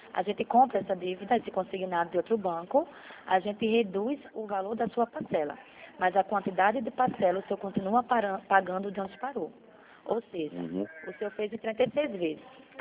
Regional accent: Jaraguá do Sul, Santa Catarina, Brazil; Nós somos de Jaraguá do Sul.

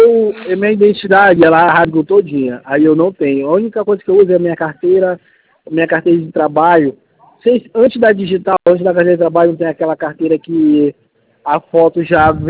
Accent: São Luís, Maranhão, Brazil; Eu sou de São Luís

